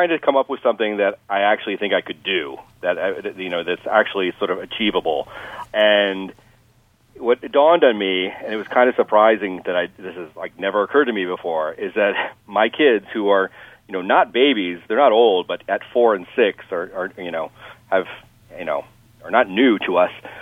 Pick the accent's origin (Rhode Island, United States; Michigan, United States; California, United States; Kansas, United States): Rhode Island, United States; born there; I was born in Rhode Island and on a naval base.